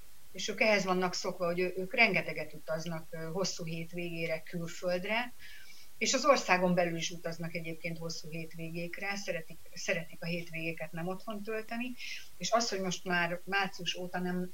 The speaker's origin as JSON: {"language": "Hungarian", "country": "Hungary", "lives_now": "Israel", "said": "tehát itt ugye mi Magyarországról jöttünk, tehát nem Romániából hozok hasonlatot, elnézést."}